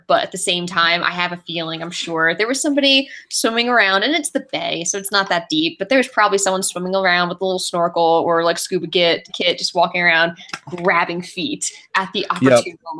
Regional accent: Long Beach Island, New Jersey, United States; I grew up on Long Beach Island, New Jersey, and like I was out in like sort of like shallow water a lot

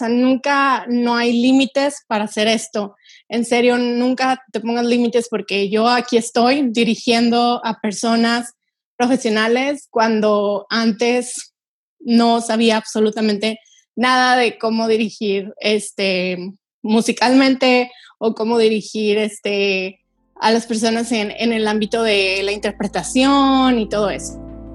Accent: Monterrey, Nuevo León, Mexico; soy de Monterrey, México

